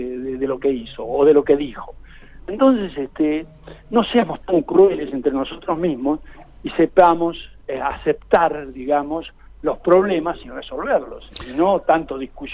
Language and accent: Spanish; Argentina; Los argentinos tenemos que tener otra actitud